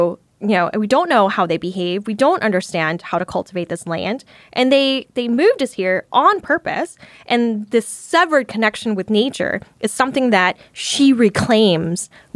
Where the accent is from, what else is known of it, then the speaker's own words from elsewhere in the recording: Dallas, Texas, United States; I don't have snake vision. I'm from Dallas.